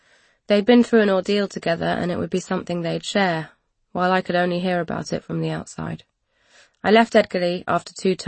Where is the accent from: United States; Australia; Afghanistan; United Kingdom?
United Kingdom; London; accent: London; Thought I was street, with my trainers and my London accent and my rough girl gobby opinions.